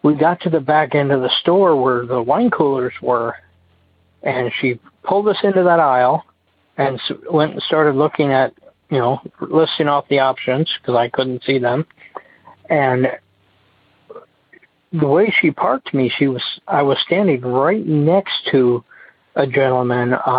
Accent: Iowa, United States; Like I said, I'm from Iowa, but we spent the weekend in central Nebraska

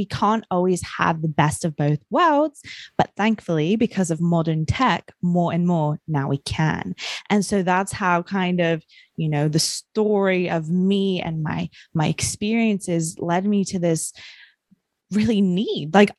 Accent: New Zealand; I grew up in New Zealand, and in New Zealand, we are very, very connected with nature and the land, and have a deep, you know, respect for it, I suppose.

